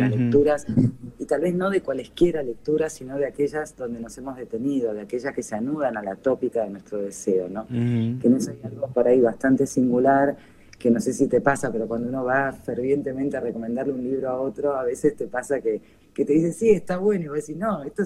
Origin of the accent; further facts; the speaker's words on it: Brazil; yo de chica me crié en Brasil, en un liceo francés, entonces yo no tenía ningún libro a mano que estuviera escrito en castellano.